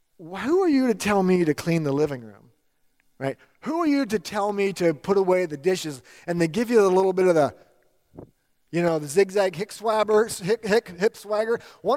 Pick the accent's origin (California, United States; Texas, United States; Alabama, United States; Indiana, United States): California, United States; wait a minute, we're from the East Bay.